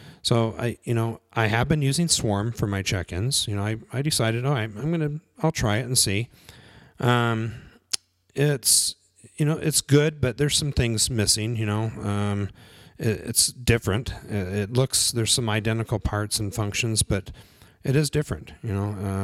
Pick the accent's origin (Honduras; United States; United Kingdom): United States; California; You know, I grew up in California. That's where, you know, I lived my first, 25 years of my life.